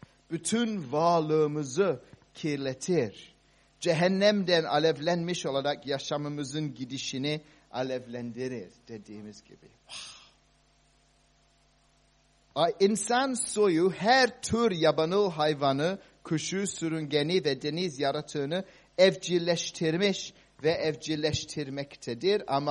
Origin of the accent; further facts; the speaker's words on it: Cyprus; Ben Kıbrıs'ta büyüdüm biliyorsunuz ve Kıbrıs'ta çok kuru ya, çok az yağmur yağıyor.